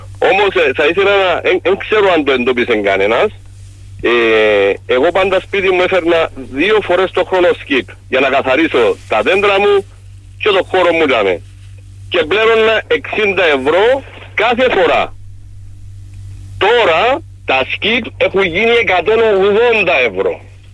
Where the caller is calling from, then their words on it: Limassol, Limassol District, Cyprus; είμαι από Λεμεσό.